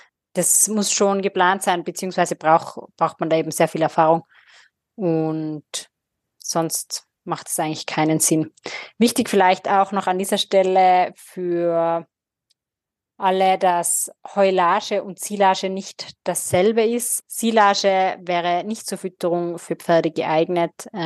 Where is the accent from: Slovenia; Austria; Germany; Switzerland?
Austria; bei uns in Österreich